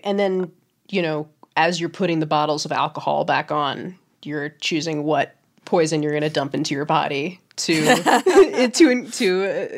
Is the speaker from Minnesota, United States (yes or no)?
no; New York, United States; And then kind of came back to New York, where I'm from. I'm from New York